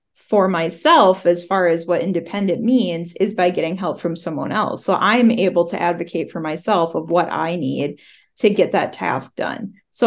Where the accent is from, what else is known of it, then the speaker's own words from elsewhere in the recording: Minnesota, United States; I'm from Minnesota.